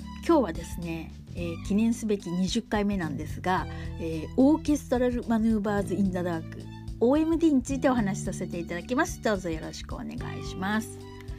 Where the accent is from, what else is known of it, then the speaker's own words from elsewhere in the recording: Hiroshima, Japan; でも私、まあ一応広島出身ですから